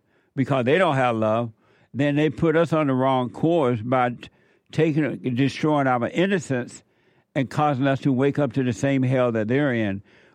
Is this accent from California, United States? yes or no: no; Alabama, United States; you remind me of when I was growing up in Alabama.